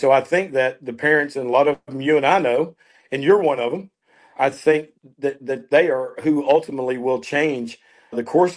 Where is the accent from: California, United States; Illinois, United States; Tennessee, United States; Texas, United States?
Tennessee, United States; Johnson City; And it was me and a public health doctor at East Tennessee State in Northeast Tennessee, my hometown of Johnson City.